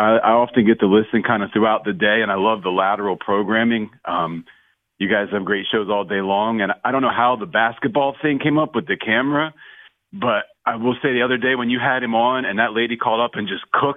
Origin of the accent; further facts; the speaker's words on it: Delaware, United States; also born or lived in Philadelphia; Yes, I was born in Philadelphia. I grew up in Delaware, a longtime Eagles fan, and then we relocated down here years ago